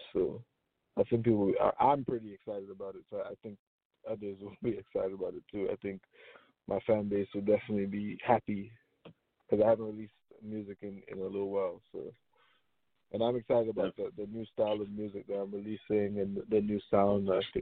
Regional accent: Jamaica; people will see a lot more of like my Caribbean side because I am Jamaican.

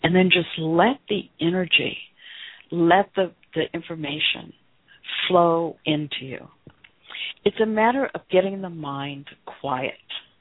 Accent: the South, United States; with the way I was raised in the South, and I grew up in a religion that was hellfire, brimstone, fear, guilt.

